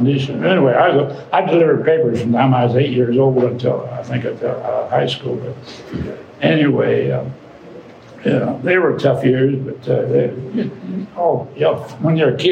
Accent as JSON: {"language": "English", "region": "Kansas", "country": "United States", "tie": "born there", "said": "I was born first in Kansas. It's simple. It's right in the middle of the state of Kansas. My dad was a wheat farmer, and then he turned into a dairy farmer."}